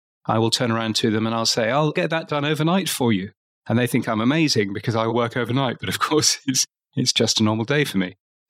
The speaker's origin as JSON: {"language": "English", "country": "United Kingdom", "lives_now": "Australia", "said": "I'm a Brit, as you can tell from my accent, but I'm actually here in Australia."}